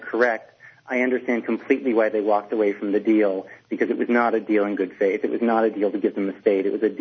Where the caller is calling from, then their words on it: San Francisco, California, United States; I'm in San Francisco.